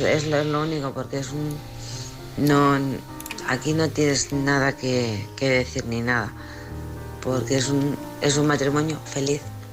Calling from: Alcorcón, Community of Madrid, Spain; de Alcorcón

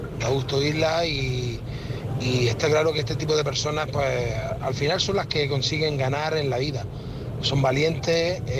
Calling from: Murcia, Region of Murcia, Spain; de Murcia. Aquí vamos en la carretera hacia casa.

